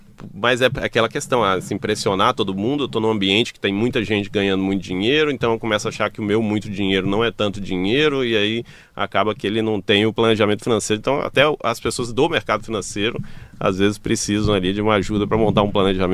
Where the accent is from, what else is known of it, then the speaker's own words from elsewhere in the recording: Brasília, Federal District, Brazil; born there; Eu nasci em Brasília.